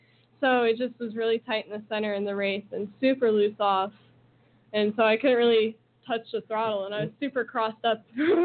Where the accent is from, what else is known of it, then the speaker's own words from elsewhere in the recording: Las Vegas, Nevada, United States; hey, we're from Vegas. Right. We're stuck in who knows where, Santa Quinn, Utah.